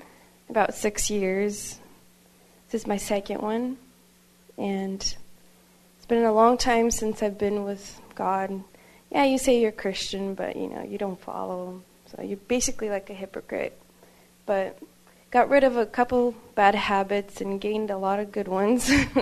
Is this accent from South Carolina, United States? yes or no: yes; South Carolina, United States; I'm from South Carolina.